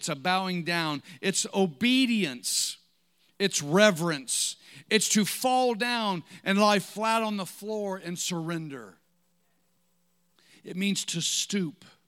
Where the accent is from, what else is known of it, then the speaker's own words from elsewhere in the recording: Ohio, United States; When I was a kid, we used to have, I'm from Ohio, so it was Pop.